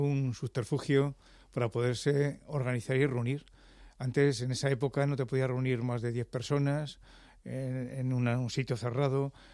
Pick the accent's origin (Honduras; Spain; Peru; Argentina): Spain; Madrid, Community of Madrid; born there; Yo nací en Malasaña. Nací en la calle Marqués de Santana, entre Pez y Espíritu Santo.